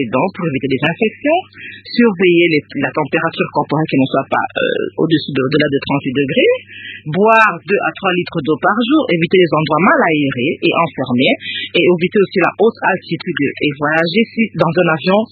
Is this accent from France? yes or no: no; DR Congo; il y a beaucoup d'études qui sont faites par rapport à la maladie ici chez nous en RDC et ailleurs à l'étranger.